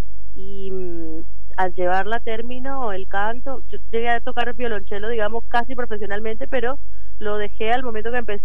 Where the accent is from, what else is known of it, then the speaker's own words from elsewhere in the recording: Venezuela; yo también soy, o sea, también estoy nacionalizada argentina, así que soy venezolana argentina.